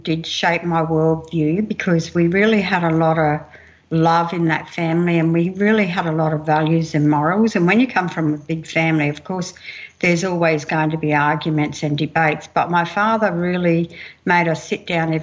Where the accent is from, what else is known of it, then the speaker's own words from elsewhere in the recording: Mount Isa, Queensland, Australia; I'm Kalkadoon Wanyi. I grew up in Mount Isa and I spent many of my childhood days out in Camberwell.